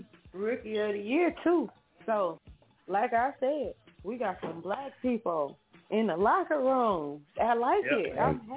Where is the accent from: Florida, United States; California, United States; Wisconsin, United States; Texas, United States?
Texas, United States; Houston; I'm from Houston. So I'm representing Houston.